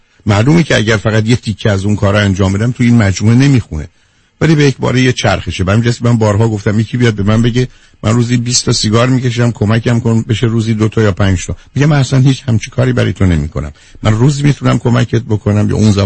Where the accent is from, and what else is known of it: Iran